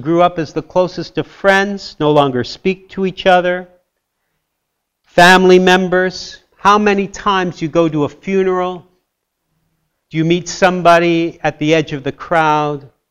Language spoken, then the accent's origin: English; Canada; After all, I'm Canadian, right?